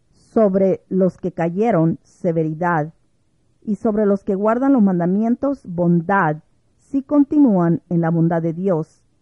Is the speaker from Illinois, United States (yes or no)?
yes; Chicago, Illinois, United States; uno de mis propios arzobispos de Chicago, de donde soy